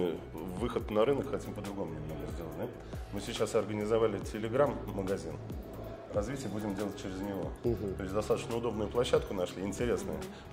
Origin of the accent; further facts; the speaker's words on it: Balakovo, Saratov Oblast, Russia; Балакова, Саратовская область. Часто путают очень наш город. Мы говорим, мы из Балакова. Нам говорят, Балагоя? Я говорю, нет, не Балагоя, это Балакова. Небольшой город, 200 тысяч жителей